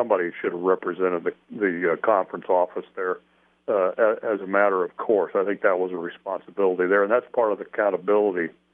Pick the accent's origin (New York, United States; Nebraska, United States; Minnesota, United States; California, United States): Nebraska, United States; York; I drove from my hometown, which is York, to Lincoln